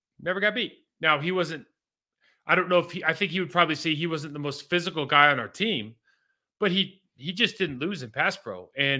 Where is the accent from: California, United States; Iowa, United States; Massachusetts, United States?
California, United States; Lake Arrowhead; Lake Arrowhead's awesome. I was part of the worst high school football program of any of my f